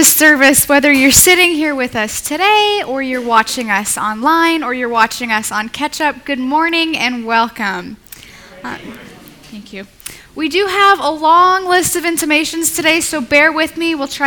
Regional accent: United States; now in United Kingdom; An also very exciting thing for me as an American

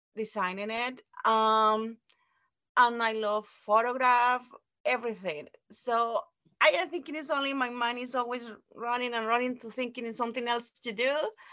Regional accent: Mexico; English is a second language; I am from Mexico, so I used to be an architect in there.

